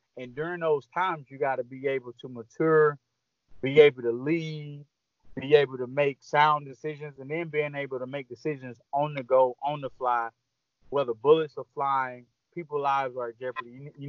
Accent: Clinton, South Carolina, United States; also born or lived in Greenville / Cross Hill; So I'm from a little small city in South Carolina. It's called Clinton, South Carolina. So I grew up most in Clinton, born in Greenville, and then so Clinton and then Cross Hill.

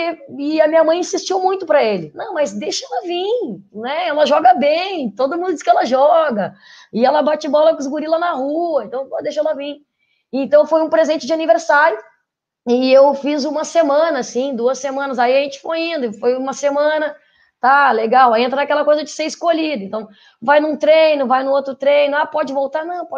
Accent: Porto Alegre, Rio Grande do Sul, Brazil; Eu sou gaúcha, sou de Porto Alegre

